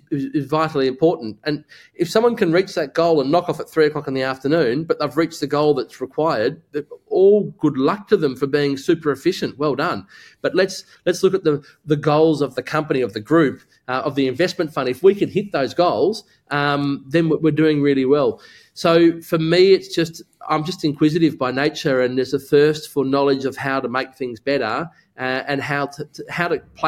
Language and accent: English; Australia; So the energy, I don't know, I'm Aussie.